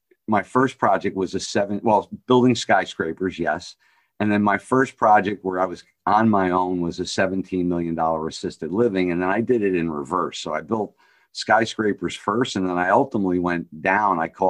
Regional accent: New Jersey, United States; Yeah, I grew up in New Jersey. I'm about 20 miles outside the Holland Tunnel. I'm close to Newark Airport

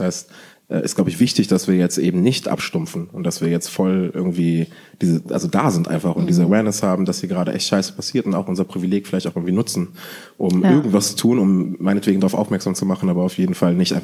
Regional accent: Cologne, North Rhine-Westphalia, Germany; ich komme eigentlich aus Köln, war letztens in Köln bei meiner Familie.

